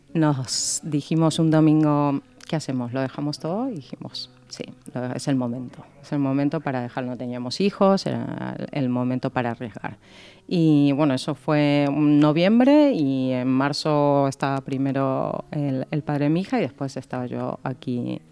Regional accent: Argentina; now in Spain; Yo soy argentina, pero bueno, de corazón y de adopción española, que hace ya 17 años que estoy aquí.

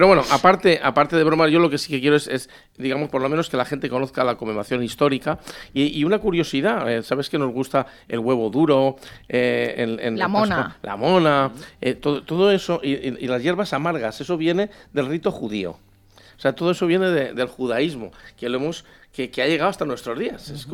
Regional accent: Llaurí, Valencian Community, Spain; Típico de Játiva, típico de Yaurí, mi pueblo.

